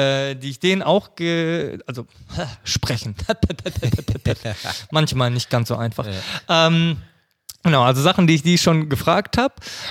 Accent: Germany; born there; also born or lived in Greece; ich bin in Deutschland geboren, war dann zwischenzeitlich eine Zeit lang in Griechenland und bin jetzt wieder in Deutschland.

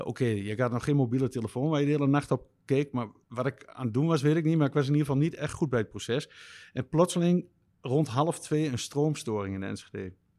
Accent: Morocco; ik ben Marokkaans.

